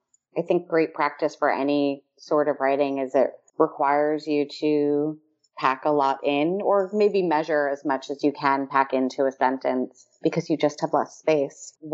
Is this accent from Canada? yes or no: no; New York, United States; also born or lived in California / Michigan / Ohio; So I grew up in New York and then lived in California for a little bit and then went to graduate school in Michigan.